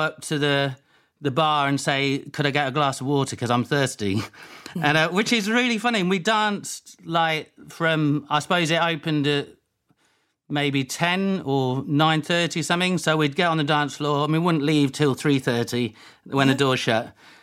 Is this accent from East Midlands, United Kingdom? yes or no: yes; Leicester, East Midlands, United Kingdom; I was born in Leicester, and I lived in a village in the countryside. Ibstock was a mining village, and then Woodhouse Eaves, which was like a posher village.